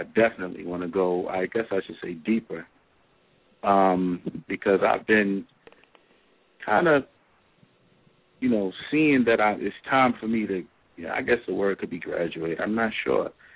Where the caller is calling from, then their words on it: Baltimore, Maryland, United States; I'm calling from Baltimore.